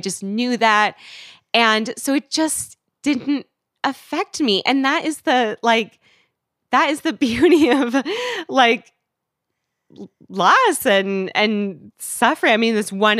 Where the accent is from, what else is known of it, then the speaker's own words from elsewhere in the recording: West Coast, United States; I'm from the West Coast. Like, D.C. was not even, that is like not the place I thought I was going to end up.